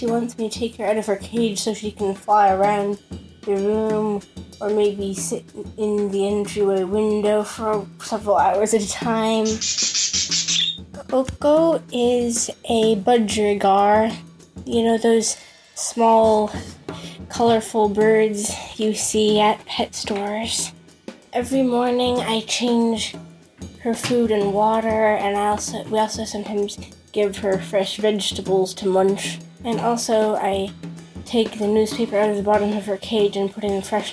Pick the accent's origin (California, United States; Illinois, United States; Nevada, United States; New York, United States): California, United States; Los Angeles; I'm from Los Angeles, California.